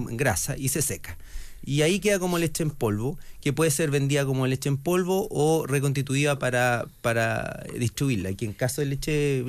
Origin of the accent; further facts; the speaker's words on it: southern Chile, Chile; nuestro sistema productivo en el sur, de donde vengo, depende mucho de las praderas, del pasto